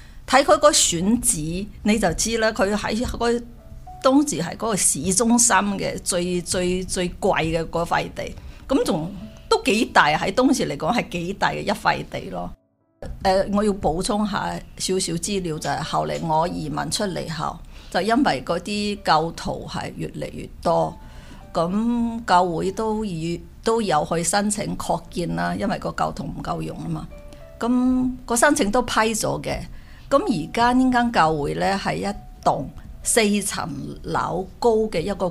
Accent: Hainan, China; 我喺海南岛出生嘅，咁喺海南岛真系喺嗰度住到二十几年啦。

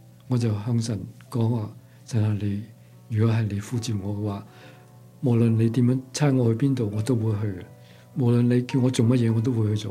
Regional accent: Hong Kong; now in Canada; 俾我喺香港长大用英文读书啦，咁啊去到加拿大用英文学啦

